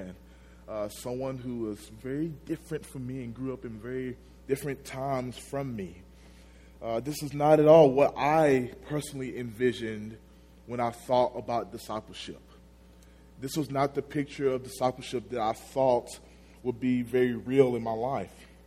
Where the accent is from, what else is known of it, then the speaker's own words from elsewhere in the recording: Magnolia, Arkansas, United States; I'm from Magnolia, Arkansas, small town down south. Don't know it, don't worry about it.